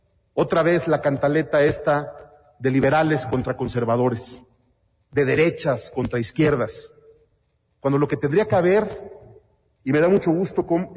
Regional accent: Mexico; Siento un profundo dolor como mexicano

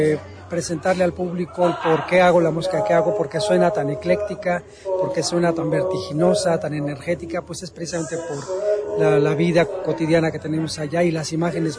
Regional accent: Mexico City, Mexico; born there; Yo nací en la Ciudad de México y los temas siempre están inspirados en la ciudad donde yo nací, en el centro especialmente

